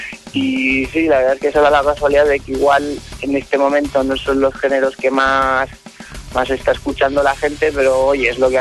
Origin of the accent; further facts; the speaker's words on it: Vitoria, Basque Country, Spain; Pues bueno, venimos de Vitoria, del País Vasco, Álava, y bueno, pues vamos a donde nos lleve nuestra música